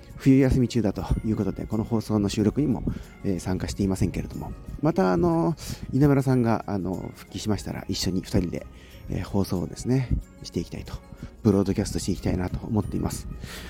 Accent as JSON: {"language": "Japanese", "town": "Ichikawa", "region": "Chiba", "country": "Japan", "tie": "born or raised there", "said": "というですね、生まれも育ちも、現在住んでいる場所も、そして現在の働いている拠点、そしてその他の地域活動の拠点もですね、いずれも千葉県の市川市というですね、ところだという生粋の、市川人"}